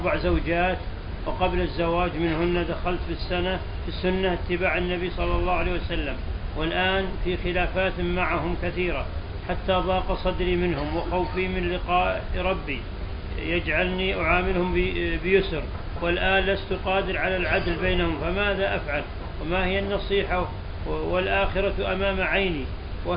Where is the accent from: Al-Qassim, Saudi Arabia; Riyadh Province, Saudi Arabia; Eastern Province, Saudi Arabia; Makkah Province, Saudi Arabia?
Makkah Province, Saudi Arabia; Mecca; وأنا من أهل مكة